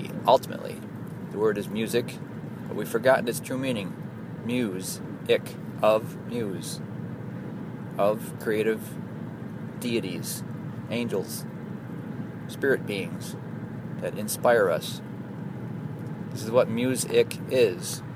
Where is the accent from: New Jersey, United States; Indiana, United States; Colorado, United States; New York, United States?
New York, United States; Buffalo; a harmonica virtuoso from my hometown of Buffalo.